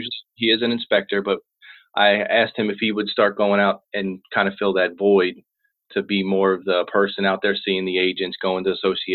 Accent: Baltimore, Maryland, United States; moved away; none of the kids or anybody lived in Florida because we're originally from Baltimore.

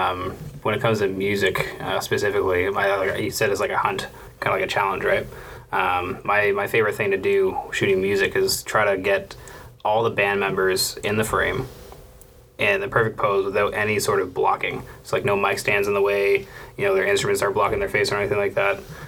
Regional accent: Ontario, Canada; We're both from Ontario.

